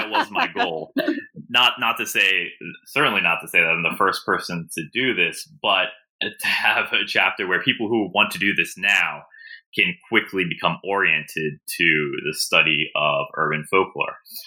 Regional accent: Baltimore, Maryland, United States; born there; That's correct. I was born in Baltimore, Johns Hopkins.

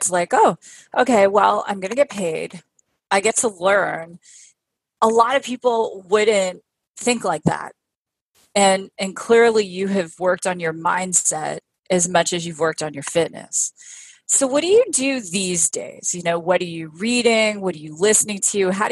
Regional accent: Canada; moved away as an adult; now in United States; So my listeners know I'm originally from Canada.

